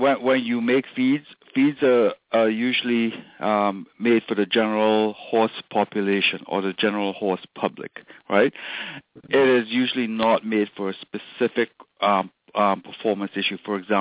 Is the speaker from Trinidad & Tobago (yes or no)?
yes; Trinidad & Tobago; now in Canada; No, I grew up in Trinidad.